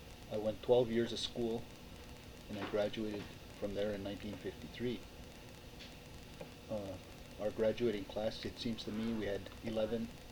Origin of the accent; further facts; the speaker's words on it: Marquette, Michigan, United States; born there; I was born in Marquette, Michigan, on August 11th, 1935.